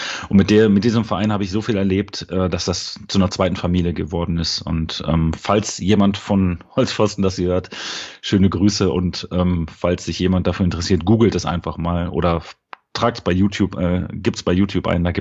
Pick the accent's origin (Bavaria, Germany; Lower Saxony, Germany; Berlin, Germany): Berlin, Germany; was ich als Berliner jetzt auch nicht kannte